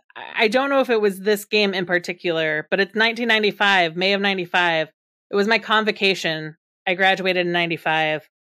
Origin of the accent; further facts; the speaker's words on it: Indiana, United States; So I grew up in Indiana. Pacers.